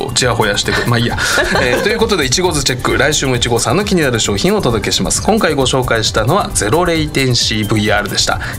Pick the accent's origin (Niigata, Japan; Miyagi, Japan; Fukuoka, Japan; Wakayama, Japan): Fukuoka, Japan; あの私福岡出身でございまして、はいはいはいはい、あの福岡はですね、うん、LCC が非常に便利に使える土地なんですよね、